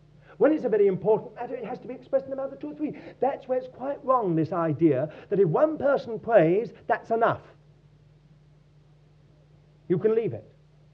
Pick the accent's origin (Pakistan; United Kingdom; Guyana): United Kingdom; We don't want to be inhibited just because we're British.